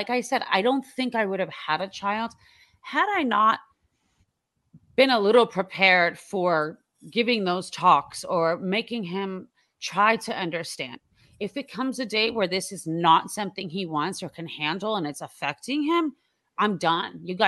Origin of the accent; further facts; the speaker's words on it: Iran; Even though I'm from Iran